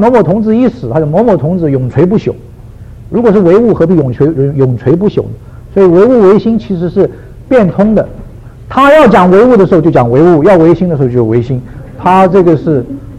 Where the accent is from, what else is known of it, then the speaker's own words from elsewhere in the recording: Taiwan; 我自己从台湾来的。